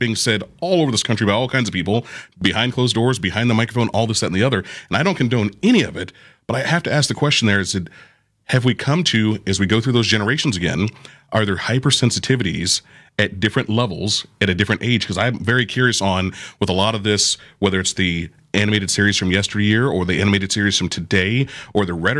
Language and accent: English; the South, United States; I said those were my fond Saturday morning memories from growing up, you know, even growing up in the South.